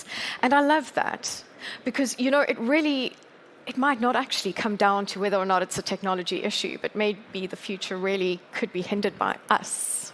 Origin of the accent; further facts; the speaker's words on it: South Africa; I'm from South Africa, and driving on South African roads makes me really long for the days ahead when driving is safer and cars do their own thing.